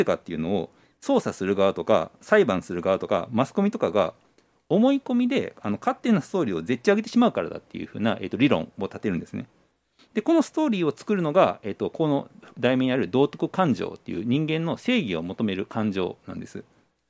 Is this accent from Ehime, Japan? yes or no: yes; Shikokuchuo, Ehime, Japan; born there; あ、四国中央市という、あの、香川の、はい、すぐ近くにあるところです。